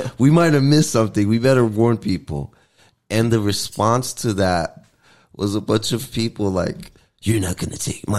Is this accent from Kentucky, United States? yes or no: no; New Jersey, United States; also born or lived in New York; Because I'm from the Northeast. I'm from, you know, New Jersey, New York.